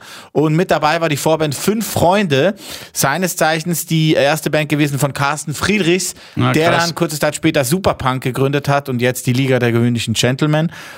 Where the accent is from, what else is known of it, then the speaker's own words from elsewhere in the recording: Lucerne, Switzerland; Also ich bin ein Luzerner also aus der Mitte von der Schweiz.